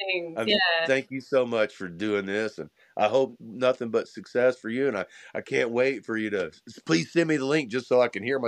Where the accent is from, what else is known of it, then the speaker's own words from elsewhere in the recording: Arkansas, United States; I grew up in Arkansas. I'm a blues rock roll guy, but I got a pretty good sensibility and understanding of country music.